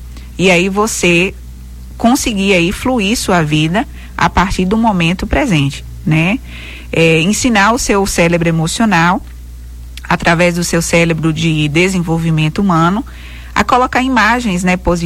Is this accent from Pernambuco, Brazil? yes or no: yes; Pernambuco, Brazil; Sou da região de Pajeú, né? De Pajeú dos Ventos.